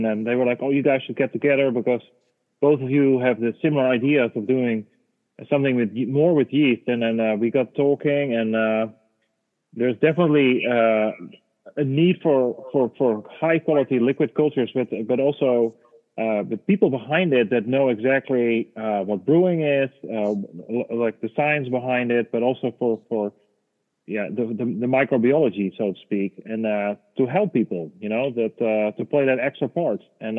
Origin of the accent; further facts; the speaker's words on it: Netherlands; moved away as an adult; now in United States; I'm from the Netherlands originally. Moved to the United States in 2007.